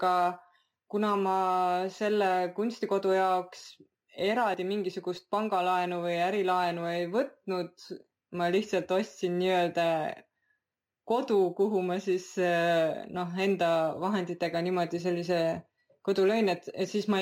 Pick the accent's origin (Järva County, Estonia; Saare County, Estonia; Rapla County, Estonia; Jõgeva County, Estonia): Jõgeva County, Estonia; Jõgeva; born there; kuna Jõgeva on minu sünnilinn ja siin on minu pere ja sugulased, et ja ma tunnen, et ma tahan elada seal, kus on kõik minu mälestused ja asjad, et siis ma olen selle linna valinud